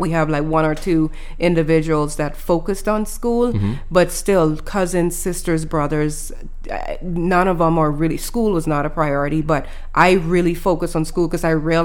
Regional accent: Exuma, Bahamas; So I grew up in the Bahamas on a small island called Exuma.

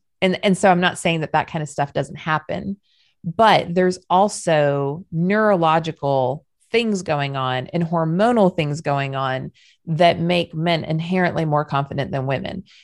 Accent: California, United States; Y'all, I'm from Southern California. Do not judge me for the words that I use. Okay. It's just vernacular.

